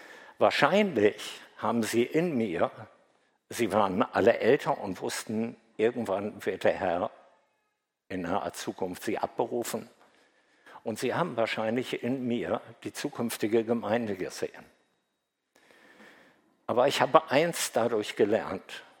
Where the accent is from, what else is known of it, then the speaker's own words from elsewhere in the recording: Northern Germany, Germany; born there; Vielleicht hört man das an meiner Sprache. Ich bin in Norddeutschland geboren.